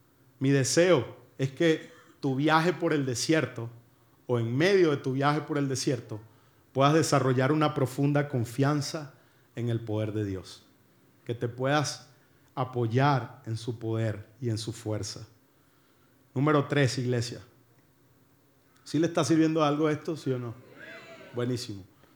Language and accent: Spanish; Venezuela; A ver, somos venezolanos.